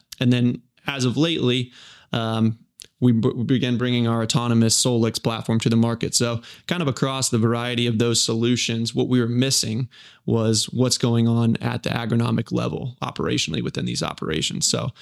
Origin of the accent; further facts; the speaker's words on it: Fowler, Indiana, United States; I'm from Fowler, Indiana, which is northwest of West Lafayette, about 30 minutes.